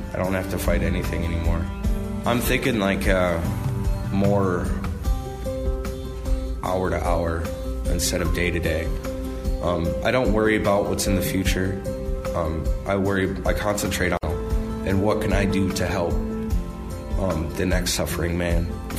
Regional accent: Minneapolis, Minnesota, United States; also born or lived in Coon Rapids; I'm from Coon Rapids originally, born and raised in Minneapolis, kind of all around.

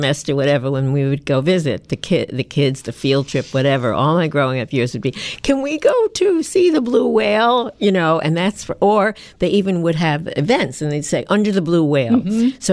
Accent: New York City, New York, United States; I have to laugh because I grew up in New York City, and our field trip always was to the Museum of Natural Science, as they called it.

